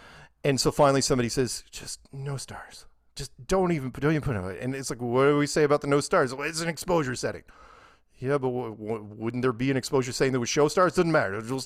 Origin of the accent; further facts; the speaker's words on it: United States; was only because I'm from America, right?